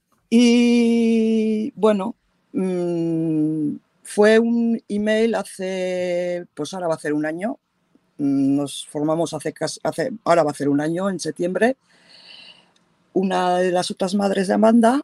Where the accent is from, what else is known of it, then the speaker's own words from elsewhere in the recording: Basque Country, Spain; now in United Kingdom; soy vasca, me vivo en el Reino Unido desde hace demasiado tiempo